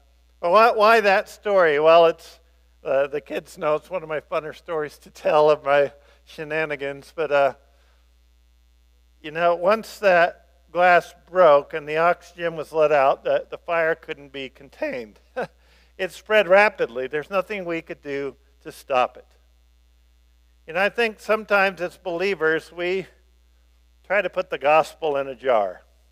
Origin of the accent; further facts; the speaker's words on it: Grand Junction, Colorado, United States; But I remember growing up in Grand Junction in the 1980s.